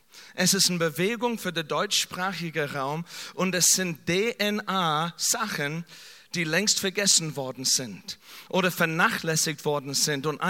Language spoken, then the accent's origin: German; Kansas City, Missouri, United States; German is a second language; now in Germany; Erstens, also mein alte Heimat, Kansas City